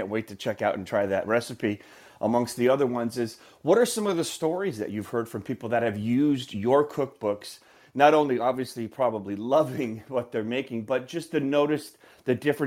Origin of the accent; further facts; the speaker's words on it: Midwest, United States; like I grew up in the Midwest